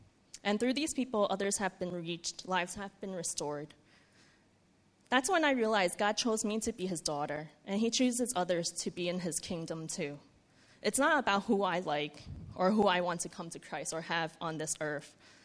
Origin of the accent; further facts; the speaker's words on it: New York City, New York, United States; now in Hong Kong; whether it be growing up in New York City or moving here to Hong Kong a few years ago.